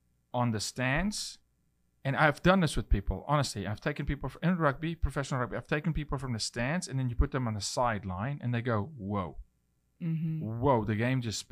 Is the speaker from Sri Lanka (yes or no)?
yes; Sri Lanka; We grew up in Sri Lanka in music industry.